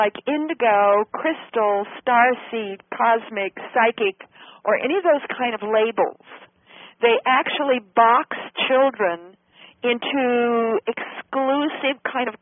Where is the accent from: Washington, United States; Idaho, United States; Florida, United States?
Idaho, United States; Of course, I'm from Idaho and Bruno country, and Bruno Jasper is, you know, my kind of stone from my kind of people and my kind of country.